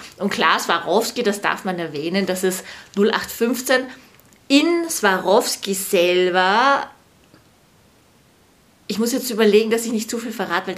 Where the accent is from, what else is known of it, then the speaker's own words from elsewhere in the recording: Austria; Wir haben ja sehr viele, man nennt es ja Hidden Champions, also Firmen, die sind hauptsächlich bei uns in Niederösterreich, in der Steiermark